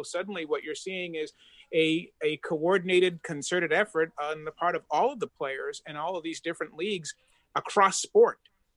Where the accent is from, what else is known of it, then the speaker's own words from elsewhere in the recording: Boston, Massachusetts, United States; when I was a kid growing up in Boston, I'm 51 years old.